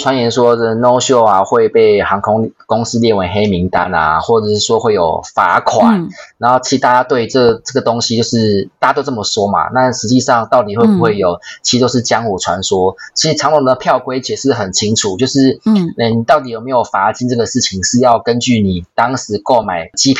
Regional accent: Taiwan; now in Kuala Lumpur, Malaysia; 因为我是台湾人嘛，我很久没有回台湾了

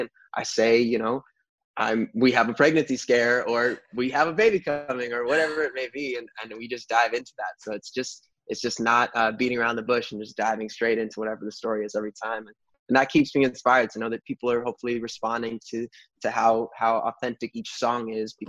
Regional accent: New York, United States; I've had music in my bones forever. I grew up in New York, so I would see...

